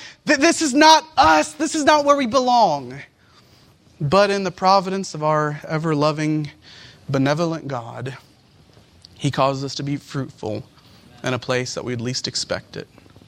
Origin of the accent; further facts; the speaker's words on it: Philippines; In the Philippines, I went there when I was 3 years old, for those who don't know me. And that's where I grew up.